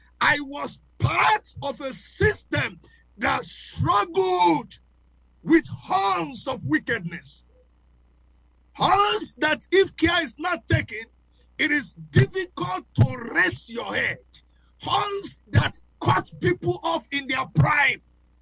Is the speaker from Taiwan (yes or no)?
no; Nigeria; first language Yoruba; English is a second language; Now, I come from Africa, and as an African, you know, sometimes I look at the word Africa. I'm a Yoruba man. And in my language, if you take the word Africa literally, it can mean aforikorika.